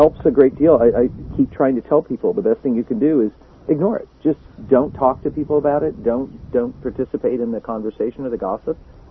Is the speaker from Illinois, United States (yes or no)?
no; Kansas City, Missouri, United States; Well, I'm from Kansas City.